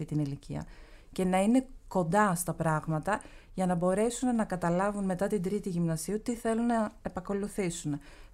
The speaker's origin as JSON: {"language": "Greek", "country": "Greece", "said": "το ότι κατάγομαι από την Ελλάδα, τους αρέσει."}